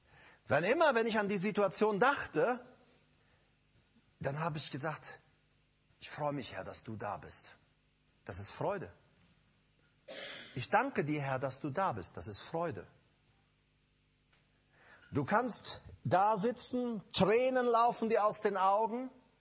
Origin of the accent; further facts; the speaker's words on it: Paraguay; ich komme aus einem Land, aus Paraguay, und wir haben öfter Stürme gehabt.